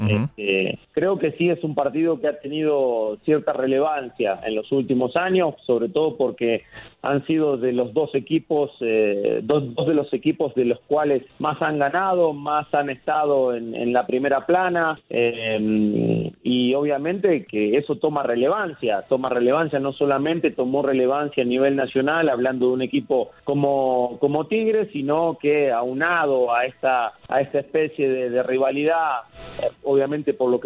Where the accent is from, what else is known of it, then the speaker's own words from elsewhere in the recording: Dominican Republic; No, soy dominicano, pero amo a los boricuas.